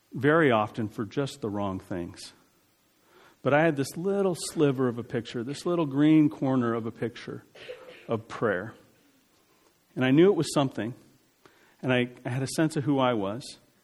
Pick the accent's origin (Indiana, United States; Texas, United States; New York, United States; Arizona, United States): Arizona, United States; Phoenix; now in Minnesota, United States; And I grew up in Phoenix, Arizona, so I know all about disappointment in sports.